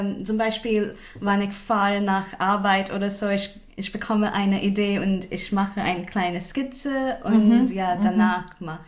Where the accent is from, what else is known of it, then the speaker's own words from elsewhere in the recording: Kolkata, West Bengal, India; German is a second language; now in Germany; ich komme aus Kalkutta in Indien. Ich wohne in Deutschland seit 2017.